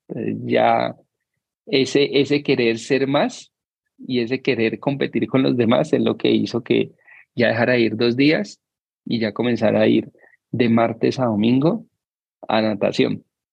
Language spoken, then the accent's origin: Spanish; Cali, Valle del Cauca, Colombia; now in Bogotá, Colombia; Pues yo soy de Cali y terminamos en Bogotá por temas laborales de mis papás.